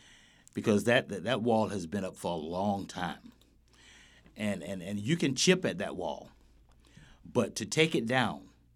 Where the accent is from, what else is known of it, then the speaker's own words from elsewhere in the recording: Wilmington, North Carolina, United States; Number one, I'm from Wilmington, and I'm from the bottom neighborhood, and my family's owned a house over there for 55 years.